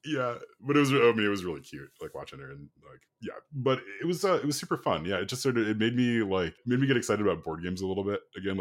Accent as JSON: {"language": "English", "region": "Illinois", "country": "United States", "tie": "born or raised there", "said": "So I grew up in the Midwest. I grew up in Illinois in the suburbs of Chicago."}